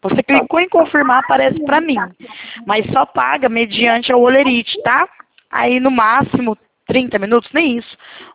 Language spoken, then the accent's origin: Portuguese; Presidente Prudente, São Paulo, Brazil; eu sou de Presidente Prudente.